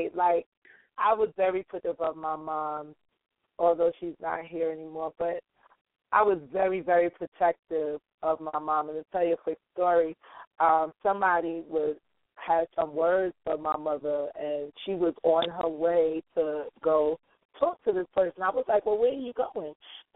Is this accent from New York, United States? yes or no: yes; Brooklyn, New York, United States; I am from Bed-Stuy, Do or Die, the home of … the home